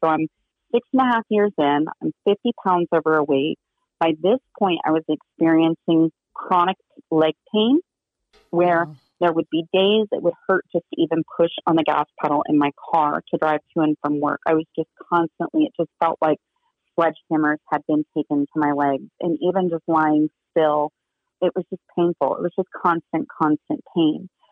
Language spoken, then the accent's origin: English; Florida, United States; also born or lived in Hawaii; now in Arizona, United States; I grew up in Florida. I lived in Hawaii.